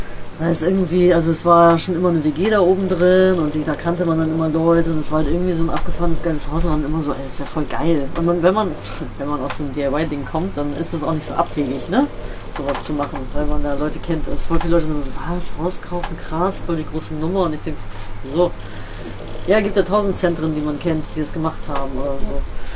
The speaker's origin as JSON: {"language": "German", "region": "Bremen", "country": "Germany", "tie": "born or raised there", "said": "Also ich komme aus Bremen-Nord, Blumenthal, da bin ich aufgewachsen, kennst du vielleicht, auch so ein abgehängter Stadtteil."}